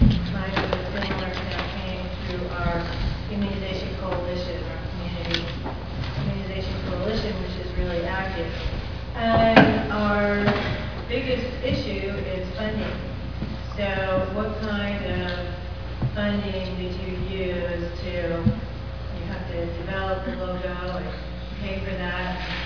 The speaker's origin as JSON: {"language": "English", "town": "Tacoma", "region": "Washington", "country": "United States", "said": "from Tacoma, Washington"}